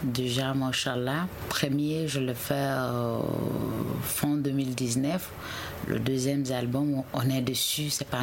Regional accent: Wassoulou, Mali; Je viens de Wassolo. Je suis la fille

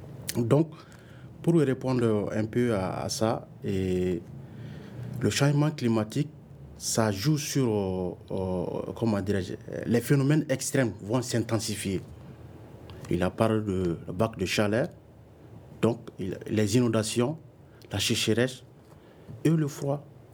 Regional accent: Mali; surtout chez nous, au Mali

